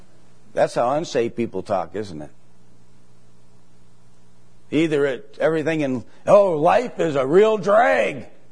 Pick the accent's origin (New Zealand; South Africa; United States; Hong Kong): United States; Delafield, Wisconsin; I remember my mom, when we were growing up in Delafield, there was five or six ladies in the neighborhood. We're just a little neighborhood, you know, five or six houses.